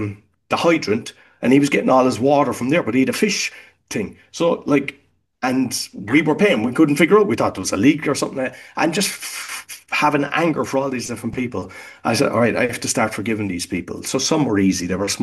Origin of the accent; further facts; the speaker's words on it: Ireland; now in Bonn, Germany; I'm living in Bonn, but I'm Irish